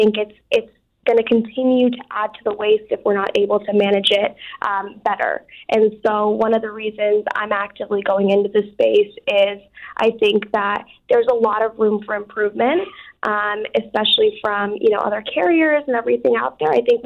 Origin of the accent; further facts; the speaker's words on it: Southborough, Massachusetts, United States; growing up in Southborough, Massachusetts, I didn't grow up around a lot of diversity.